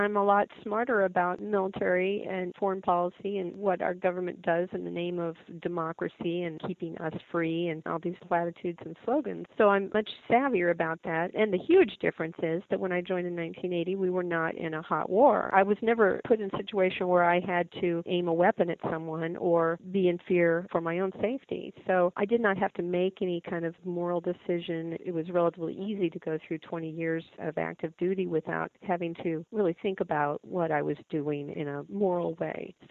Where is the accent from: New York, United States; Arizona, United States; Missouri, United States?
Missouri, United States; I grew up in Missouri, and one of the reasons why I joined the Navy was because I had worked for a summer at Whiteman Air Force Base